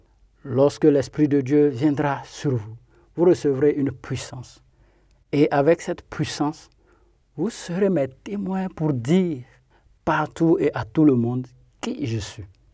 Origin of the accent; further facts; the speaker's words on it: Togo; Je suis originaire du Togo.